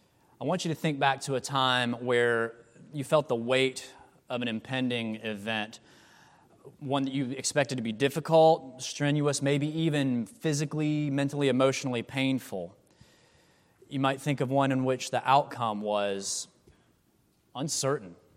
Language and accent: English; Georgia, United States; And growing up in North Georgia, I did this no times a year for the 21 years of my life up to that point.